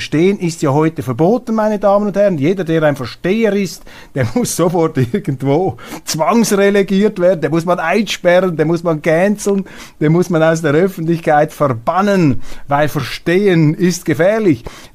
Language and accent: German; Switzerland; Und deshalb ist die Aufgabe, ist es unser Auftrag als Schweizer heute, diese Schweiz zu leben